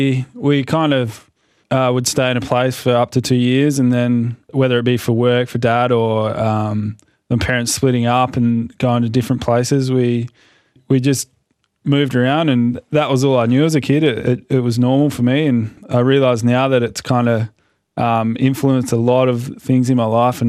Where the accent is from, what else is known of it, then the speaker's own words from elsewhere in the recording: Australia; I'm from Australia.